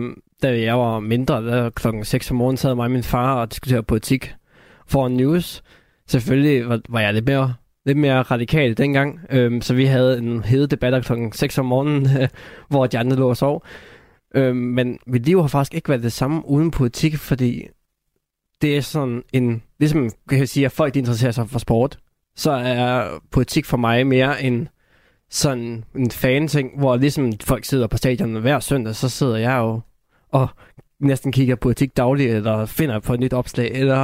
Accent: North Denmark Region, Denmark; Det er rigtig Nordjylland, det her.

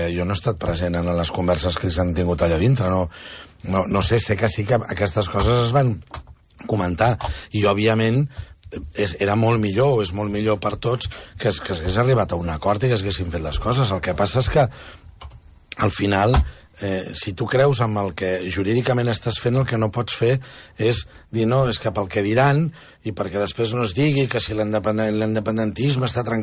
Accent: Catalonia, Spain; som catalans i tenim una altra llei nosaltres, diferent a la resta dels espanyols

